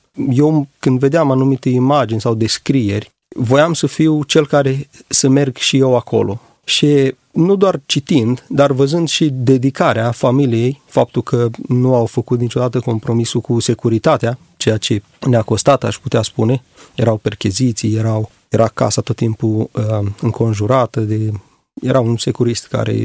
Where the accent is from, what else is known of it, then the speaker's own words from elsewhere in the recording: Adjud, Vrancea County, Romania; Am plecat din orașul Adjud, de la Biserica Creștină după Evanghelie, singura din oraș, de fapt.